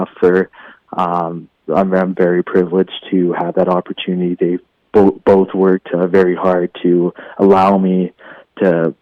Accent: Quesnel, British Columbia, Canada; I grew up in Quesnel, British Columbia

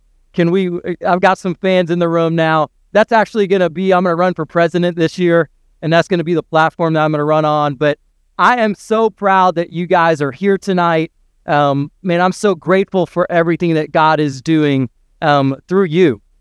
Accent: Orlando, Florida, United States; also born or lived in New Orleans / Arkansas; In fact, when I was in fifth grade, my family moved here to Orlando, Florida. And we moved from New Orleans, and then we lived in Arkansas for a year, and then we moved here

